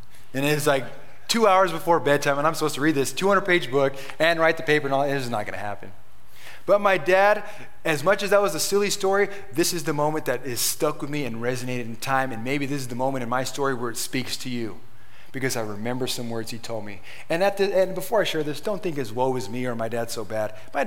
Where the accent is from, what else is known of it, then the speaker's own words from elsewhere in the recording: Corona, United States; Now, growing up in Corona, I was literally born in that city, raised in that city, went to all the schools there.